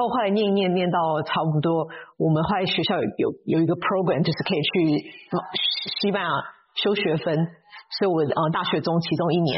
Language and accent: Chinese; Taiwan; 我出生在台湾，然后我在台湾念。嗯我小学的时候有就是念台湾有一点特殊班